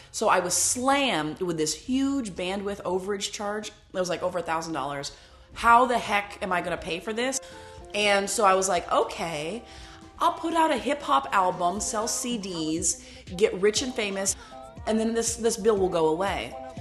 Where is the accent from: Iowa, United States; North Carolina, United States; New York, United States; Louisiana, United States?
Iowa, United States; I talk about, hey, I'm from Iowa. Let's go to a party and dance.